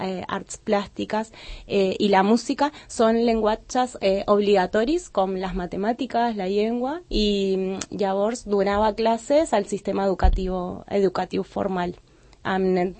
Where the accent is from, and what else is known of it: Punta Alta, Buenos Aires Province, Argentina; born or raised there; Catalan is a second language; now in Sant Cugat del Vallès, Spain